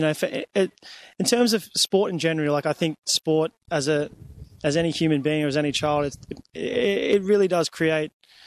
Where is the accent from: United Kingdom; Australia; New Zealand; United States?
Australia; Yeah, growing up, I was, believe it or not, we were the Asian family. It's quite funny. Like, in the Philippines, we're Phil foreigners. In Australia, we're Asians.